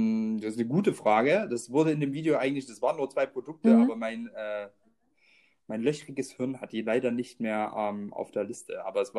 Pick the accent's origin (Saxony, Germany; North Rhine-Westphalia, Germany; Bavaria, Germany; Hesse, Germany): Saxony, Germany; Freiberg; born there; in Freiberg, das ist meine Geburtsstadt in Sachsen